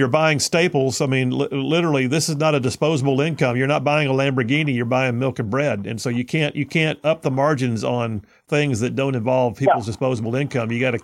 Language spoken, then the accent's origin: English; the South, United States; I was born and raised in the South. I mean, I'm from here.